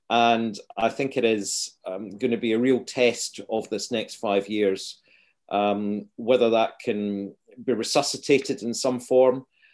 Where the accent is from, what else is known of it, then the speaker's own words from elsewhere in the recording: Scotland, United Kingdom; Well, I'm a Scotsman